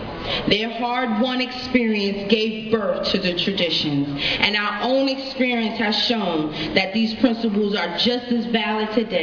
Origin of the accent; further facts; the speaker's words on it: Mount Vernon, New York, United States; Hi, family. I'm an addict from Mount Vernon, New York.